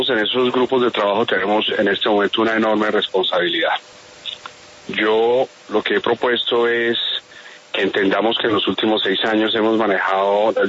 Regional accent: Colombia; nosotros como colombianos

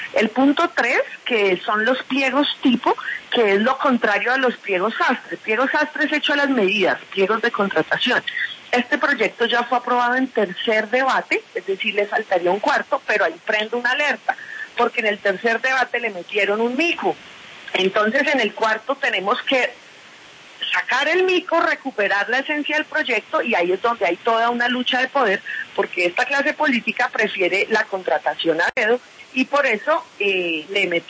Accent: Colombia; nos une como colombianos por encima de las diferencias

